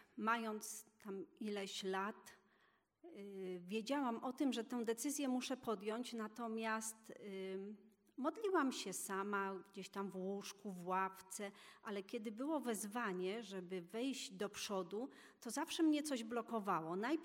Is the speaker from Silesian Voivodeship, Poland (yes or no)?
yes; Wisła, Silesian Voivodeship, Poland; Tak jak Radek, pochodzę z Wisły i tak jak Ewa, z domu, w którym od zawsze prowadzono mnie do zboru.